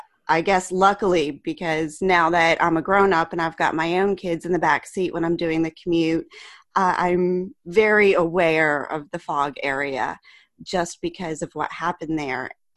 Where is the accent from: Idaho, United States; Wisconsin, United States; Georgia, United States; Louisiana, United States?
Georgia, United States; Roswell; because I'm from Roswell, Georgia, and my mom's whole family's up in Michigan.